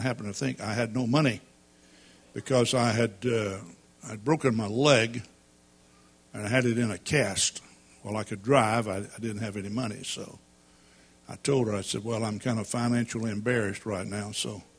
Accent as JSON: {"language": "English", "region": "Texas", "country": "United States", "tie": "born or raised there", "said": "I was brought up in East Texas in a pretty humble environment."}